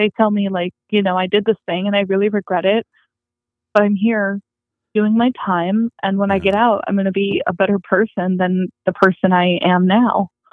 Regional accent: Pennsylvania, United States; also born or lived in Texas; now in Indiana, United States; I just said … I'm 22. I was born in Texas. I grew up in Pennsylvania and I live in Indiana.

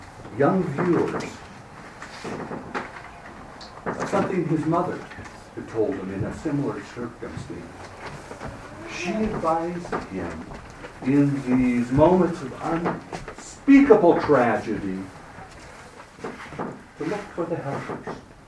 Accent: Ojai, California, United States; I come from Ojai, California, a little town in the mountains above the Pacific Ocean.

